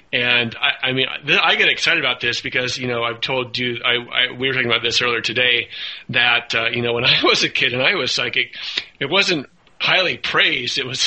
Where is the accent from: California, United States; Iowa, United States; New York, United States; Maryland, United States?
Iowa, United States; And it's interesting that we are both from Iowa.